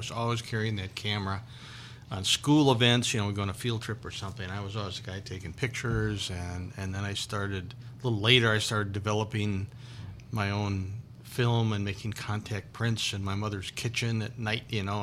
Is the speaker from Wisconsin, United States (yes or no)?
yes; Milwaukee, Wisconsin, United States; also born or lived in Delafield, Wisconsin; I was born in Milwaukee, and I grew up there for a while, and then we moved out to a little town just west of Milwaukee, a little town called Delafield, Wisconsin